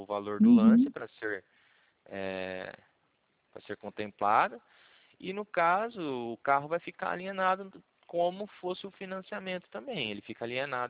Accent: Cornélio Procópio, Paraná, Brazil; Eu sou de Cornélio Procópio.

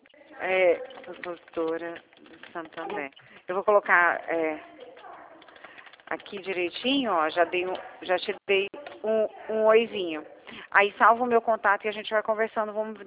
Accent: Vitória, Espírito Santo, Brazil; accent: capixaba; Eu sou de Vitória mesmo.

